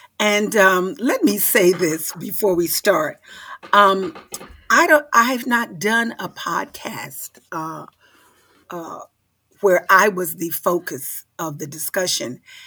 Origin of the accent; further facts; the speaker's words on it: Sardis, Mississippi, United States; born there; I started in rural Mississippi. I was born in Oxford, Mississippi. Actually, I was born in Sardis, Mississippi, in the Hartley Colored People's Clinic.